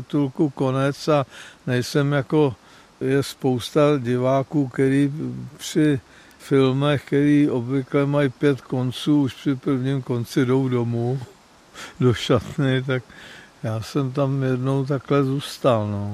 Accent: Strakonice, South Bohemian Region, Czechia; born there; Já jsem se narodil ve Strakonicích, tam byly dvě kina

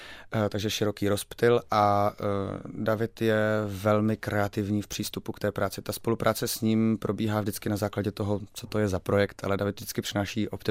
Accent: Plzeň, Plzeň Region, Czechia; Ano, jsem Plzeňák a všechny možný hudební projekty jsem tam měl

